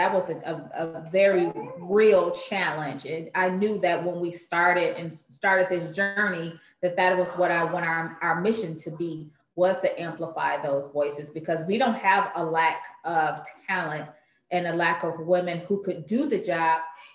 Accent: Detroit, Michigan, United States; Growing up in Detroit, I listened to Martha Jean McQueen, who was not only a radio broadcaster, but she owned a radio station.

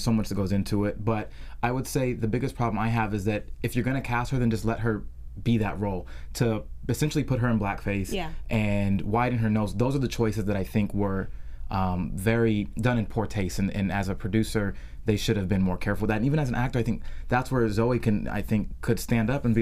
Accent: Seattle, Washington, United States; I'm from Seattle

